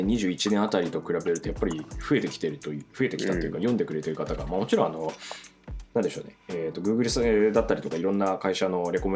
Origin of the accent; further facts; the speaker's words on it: Niigata, Japan; 私もちょっといろいろあってあの地元新潟に戻ったりはしたんですけど